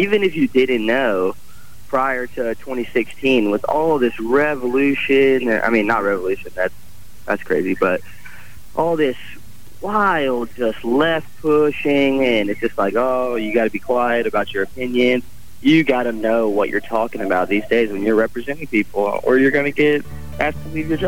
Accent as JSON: {"language": "English", "town": "Gulf Shores", "region": "Alabama", "country": "United States", "said": "I'm from Gulf Shores."}